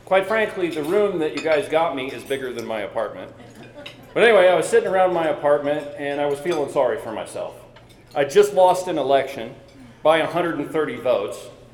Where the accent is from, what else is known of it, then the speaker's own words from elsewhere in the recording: Buffalo, Wyoming, United States; also born or lived in Virginia; I grew up in Buffalo, Wyoming. I spent a rather dubious 10-year adventure in Virginia that I don't really want to talk about again. And then I moved back to Wyoming.